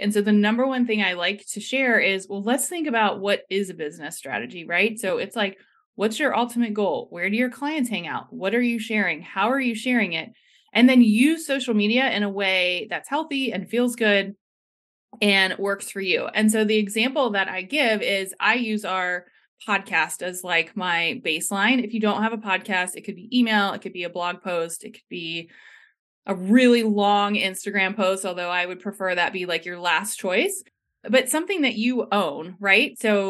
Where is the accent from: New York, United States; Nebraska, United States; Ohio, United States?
Ohio, United States; Columbus; I'm from Columbus, Ohio.